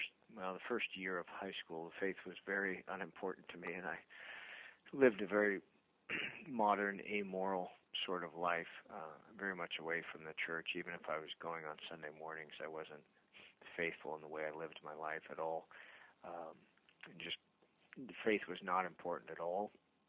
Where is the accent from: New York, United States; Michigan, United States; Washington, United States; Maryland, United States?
Washington, United States; Longview; And I grew up here in the Archdiocese of Seattle in a town called Longview, Washington, and 2 brothers and 2 sisters